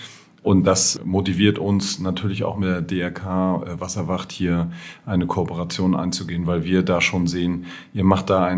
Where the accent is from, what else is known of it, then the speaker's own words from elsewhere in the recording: Schwerin, Mecklenburg-Vorpommern, Germany; now in Rostock, Germany; Ich bin ein gebürtiger Schweriner, bin am, ich sag mal, 5 Minuten mit dem Fahrrad vom Zippendorf Strand entfernt groß geworden. Meine Eltern wohnen jetzt in Pinno, da ist auch immer Wasser in meiner Nähe gewesen. Wohne jetzt seit über 30 Jahren in Rostock.